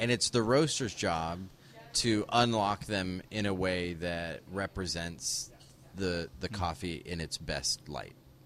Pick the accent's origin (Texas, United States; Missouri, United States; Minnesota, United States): Texas, United States; I'm originally from Texas.